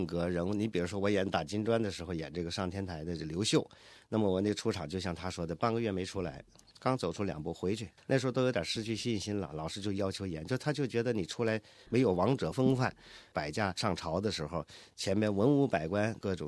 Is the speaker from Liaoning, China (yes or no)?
yes; Shenyang, Liaoning, China; 我就十岁，我是辽宁沈阳人啊。那么那个时候呢，我在我的家乡，在上小学的时候呢，那个时候啊，七十年代初，